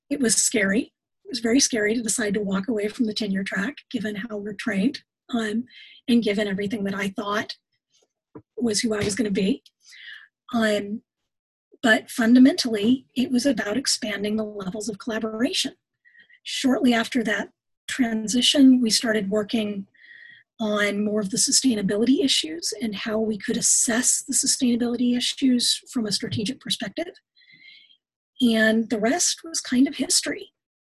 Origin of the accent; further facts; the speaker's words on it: California, United States; I grew up in California, and I grew up paying a lot of attention to water rights in California and water restrictions and in the desert Southwest.